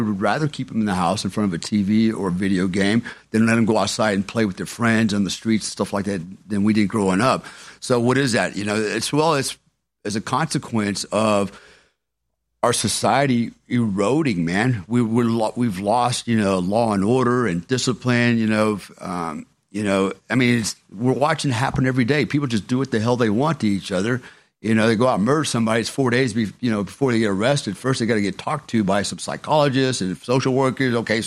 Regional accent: Germany; now in United States; And not only that, I grew up in Germany, and it was very safe, you know.

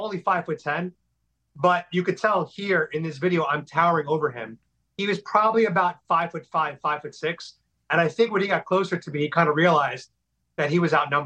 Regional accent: New York City, New York, United States; Yeah, so I'm from New York. I'm from New York City. I've been living there since I was about 2 months old. So I'm almost a native New Yorker.

